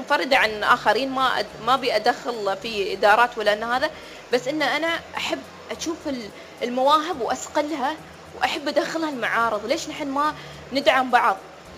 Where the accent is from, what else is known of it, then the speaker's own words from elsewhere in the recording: United Arab Emirates; أنا كإماراتية